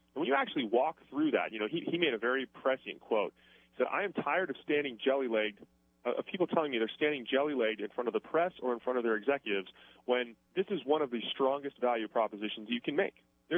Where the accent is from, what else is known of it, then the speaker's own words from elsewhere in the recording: San Francisco, California, United States; I'm from the Bay Area. I'm from San Francisco.